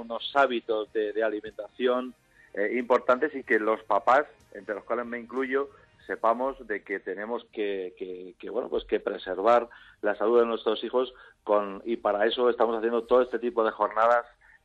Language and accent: Spanish; Humanes de Madrid, Community of Madrid, Spain; yo he nacido en Humanes, soy de Humanes de toda la vida